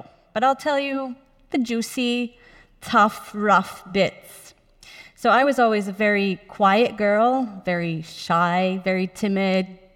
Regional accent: Toronto, Ontario, Canada; So I was born in Canada, I was born in Toronto, grew up there, had parents who emigrated from Gozo to Canada.

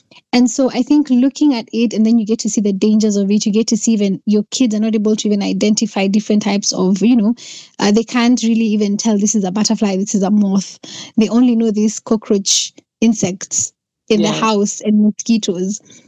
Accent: Meru County, Kenya; where my hometown is called Meru County, which is one of the breadbaskets of Kenya

